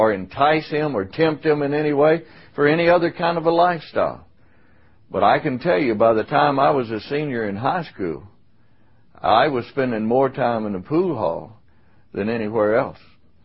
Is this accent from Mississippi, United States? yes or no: yes; Oxford, Mississippi, United States; born there; I was born in Oxford, Mississippi, to … I had two sisters come along later in our family.